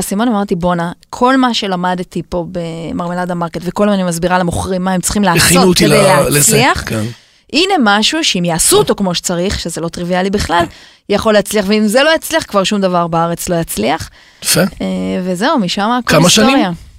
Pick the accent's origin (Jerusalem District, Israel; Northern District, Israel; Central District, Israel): Central District, Israel; Kfar Saba; also born or lived in Beersheba, Israel; אני גם עברתי בגיל 4 לכפר סבא, אבל זה תמיד כיף להגיד